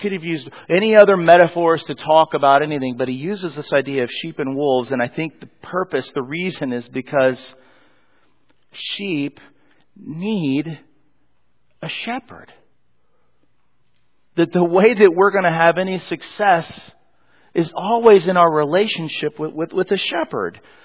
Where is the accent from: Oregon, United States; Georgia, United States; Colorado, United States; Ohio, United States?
Colorado, United States; Now, many of you know I'm from Colorado, and eventually you'll see me. I'll wear my Denver Broncos jersey, and I'll tell Colorado stories.